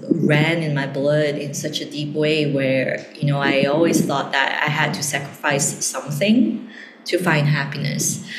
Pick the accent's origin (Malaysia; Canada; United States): Malaysia; I currently reside in Edinburgh in Scotland, but I'm spending a couple of weeks here back home with my parents and my family. And, you know, growing up in Malaysia from a Chinese background